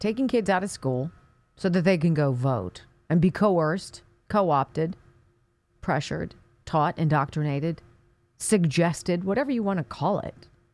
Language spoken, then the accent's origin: English; Chicago, Illinois, United States; born there; I was born in Chicago. My parents met at Northwestern. I love Chicago.